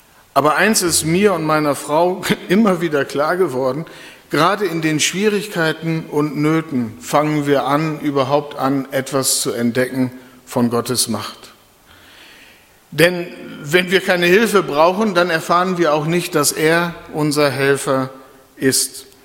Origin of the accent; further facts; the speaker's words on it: Lower Saxony, Germany; ich komme aus Ostfriesland, an der Küste